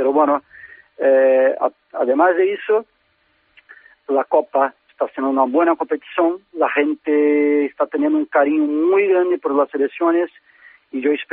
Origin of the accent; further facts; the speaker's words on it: Brazil; Spanish is a second language; Bueno, yo como brasileño veo las manifestaciones como un grito de la población